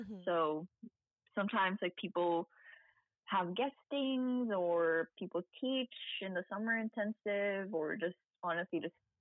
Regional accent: Philippines; Especially in my hometown, Philippines, you know, to see that you can be whoever you want to be

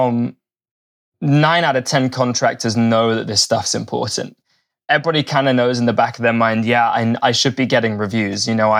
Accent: England, United Kingdom; moved away as an adult; also born or lived in London; now in Vancouver, Canada; I'm from England, coming at you by way of Vancouver. So yeah, spent a good 6 or 7 years living in the city of London. Fancy the change. Moved out to the Pacific Northwest 4 years ago.

